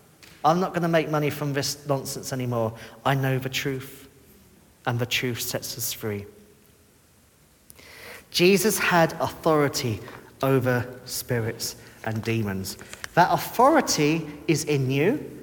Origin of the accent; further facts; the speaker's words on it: Canterbury, South East England, United Kingdom; born there; No, I'm English. I am, it doesn't matter if I want to be French, I'm not. I'm English, born in Canterbury, to English parents.